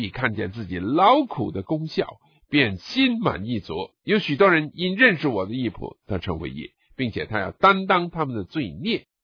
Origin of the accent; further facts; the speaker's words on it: China; 第一个例子就是日本人在60年之前，他侵略我们中国，把我们中国人杀了最少3000万，有人说是5000万。